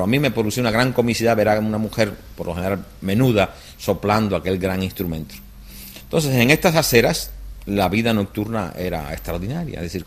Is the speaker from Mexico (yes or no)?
no; Ibarra, Matanzas, Cuba; la ciudad de Santiago de Cuba, que está a 400 kilómetros o 500 kilómetros de mi pueblo, que se llama Ibarra.